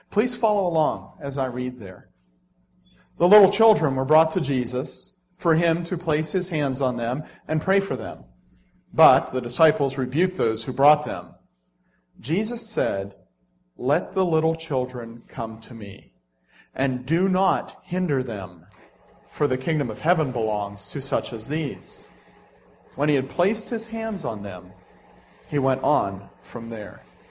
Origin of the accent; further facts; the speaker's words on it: Brookville, United States; He knew that I was from Brookville